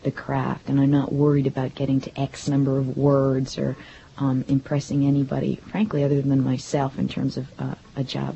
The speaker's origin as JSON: {"language": "English", "region": "New York", "country": "United States", "tie": "born or raised there", "said": "I grew up outside of New York in Westchester County."}